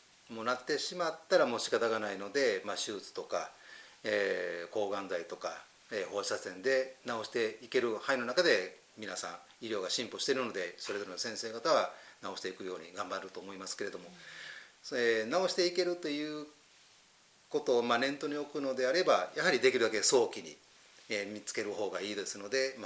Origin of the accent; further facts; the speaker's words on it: Kishiwada, Osaka, Japan; 僕は岸和田生まれで岸和田育ちなので